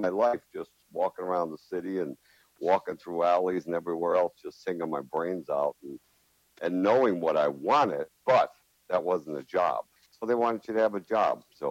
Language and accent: English; Troy, New York, United States; I'm born and raised in Troy, New York.